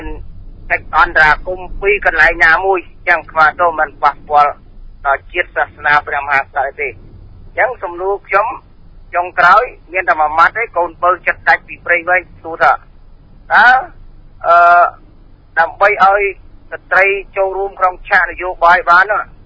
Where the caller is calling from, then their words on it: Prey Veng, Cambodia; មកខ្ញុំមកពីព្រៃវែង